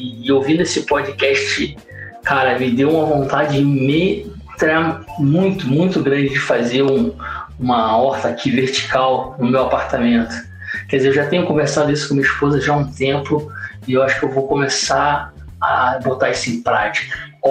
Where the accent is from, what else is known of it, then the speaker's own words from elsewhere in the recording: Rio de Janeiro, Brazil; eu morava no Rio de Janeiro, sou carioca, e aí eu morava num bairro que chamava Barra de Guaratiba, que era um pouco meio sítio.